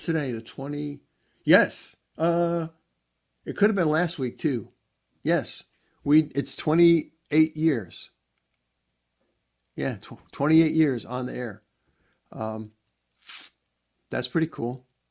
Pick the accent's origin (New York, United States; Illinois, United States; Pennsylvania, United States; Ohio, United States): Illinois, United States; Chicago; I grew up in Chicago, right?